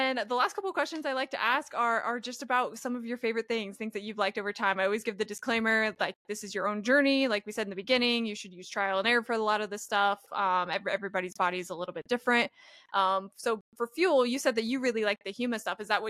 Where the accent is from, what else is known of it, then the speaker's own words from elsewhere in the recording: West Coast, United States; That my mom's whole family's from there. I'm from the West Coast, so